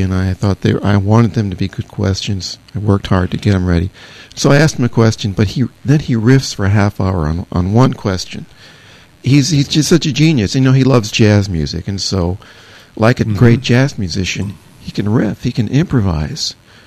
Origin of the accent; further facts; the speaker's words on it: Richmond, Virginia, United States; Lincoln was shot in Richmond, Virginia, my hometown